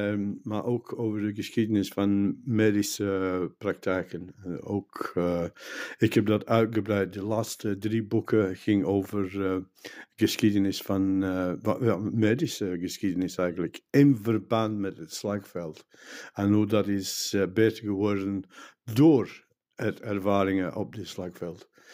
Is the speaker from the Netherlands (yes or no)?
no; Scotland, United Kingdom; Dutch is a second language; now in Belgium; Ik ben afkomstig uit Schotland. Mijn moeder was Schots, vader was Engels. En ik woon bijna 40 jaar in België. Ik ben getrouwd met een Vlaming, met een Belgische vrouw, die verpleegster is.